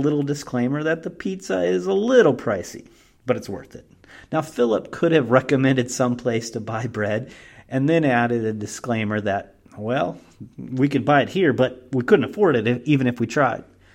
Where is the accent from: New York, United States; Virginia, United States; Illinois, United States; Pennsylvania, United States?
Illinois, United States; Danville; I grew up near Danville, Illinois